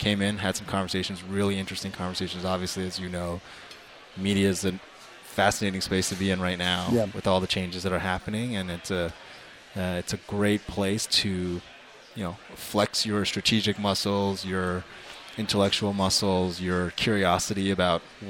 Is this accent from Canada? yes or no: yes; Toronto, Ontario, Canada; now in United States; I didn't watch the Bills when I grew up in Toronto, so when I came here, the Eagles were my team.